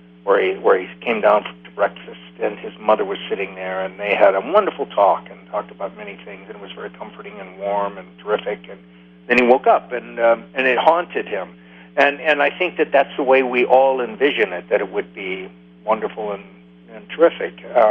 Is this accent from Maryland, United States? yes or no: no; Wisconsin, United States; My pleasure, especially talking to the good people of Wisconsin, because, you know, I'm from Wisconsin.